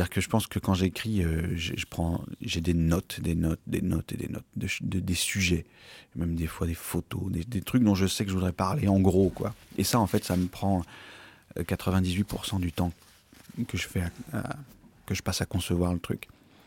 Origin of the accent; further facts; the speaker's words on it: Occitanie, France; je viens du Gévaudan. … sont du Gévaudan depuis toujours. Enfin, ça s'appelle la Lozère maintenant, mais c'est le Gévaudan.